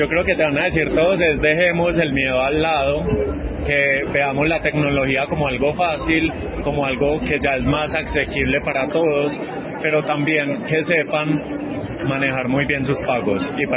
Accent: Medellín, Antioquia, Colombia; No soy de Nariño, ojalá, pero soy también de una tierra muy bonita, de Medellín.

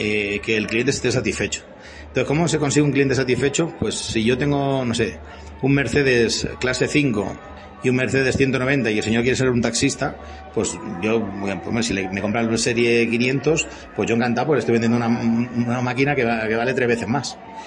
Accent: Barcelona, Catalonia, Spain; yo soy de Barcelona

